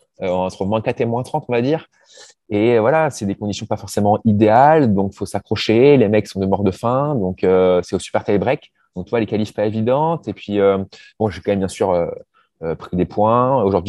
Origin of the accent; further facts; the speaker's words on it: Normandy, France; je suis normand.